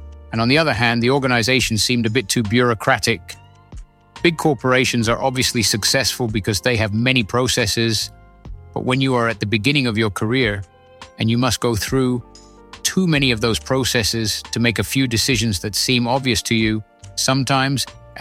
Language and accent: English; Buenos Aires, Argentina; Yes, I was born in Argentina, in Buenos Aires. I lived all my adolescence and youth there.